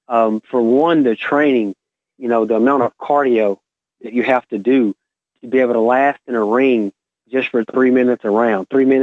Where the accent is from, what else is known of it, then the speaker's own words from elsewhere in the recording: Van Vleck, Texas, United States; I want to actually go back to my hometown, which is Van Vleck, and I want to help build it up more